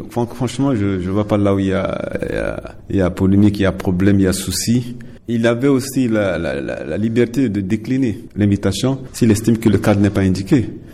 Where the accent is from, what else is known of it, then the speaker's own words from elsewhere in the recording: Central African Republic; Et en tant que centrafricain, je vois pas dans quelles conditions